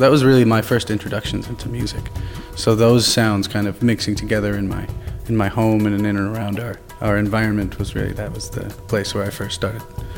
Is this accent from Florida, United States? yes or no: no; New York City, New York, United States; And I was coming from New York, you know, first and foremost, so the tabla had to make sense for me in New York City.